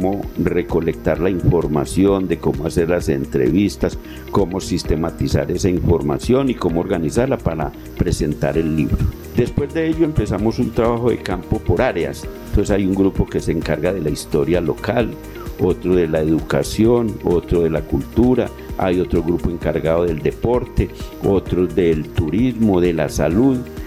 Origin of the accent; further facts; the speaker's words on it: Pueblo Rico, Risaralda, Colombia; recuperar la historia y la memoria cultural de mi tierra natal, de Pueblo Rico.